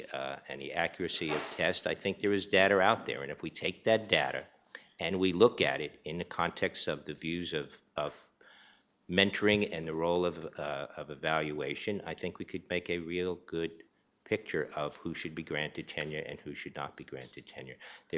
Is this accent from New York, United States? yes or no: yes; Long Island, New York, United States; I'm from Long Island, so I am further south than here